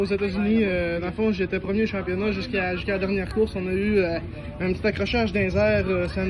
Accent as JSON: {"language": "French", "region": "Quebec", "country": "Canada", "said": "Oui, je viens du Saguenay, fait qu'on je viens pas de très loin"}